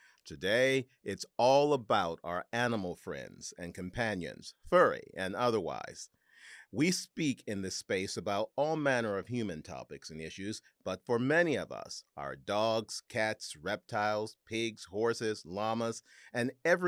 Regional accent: St. Louis, Missouri, United States; back in my hometown of St. Louis, Missouri.

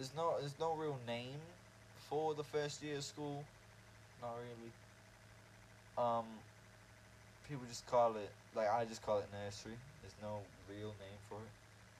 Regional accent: Ireland; I'm from Ireland, so I have a different way of thinking about it

